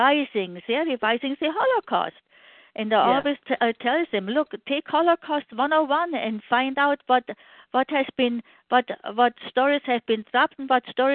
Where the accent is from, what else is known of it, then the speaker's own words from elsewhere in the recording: Germany; when I grew up in Germany after the war, we never heard anything